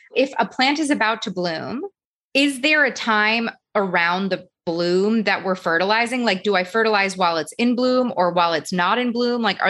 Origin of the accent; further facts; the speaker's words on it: New York, United States; So I grew up in New York going to my grandparents' house in Queens